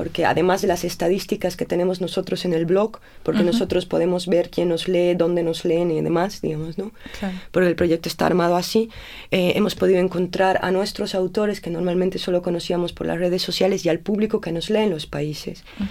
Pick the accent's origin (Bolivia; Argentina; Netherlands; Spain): Bolivia; now in Berlin, Germany; Soy boliviana, vivo en Berlín hace 15 años prácticamente